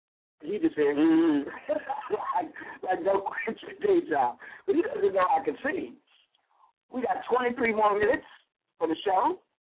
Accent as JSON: {"language": "English", "town": "Chicago", "region": "Illinois", "country": "United States", "tie": "born or raised there", "said": "I think I'm getting the authentic in Chicago, and I love Chicago. It's my hometown"}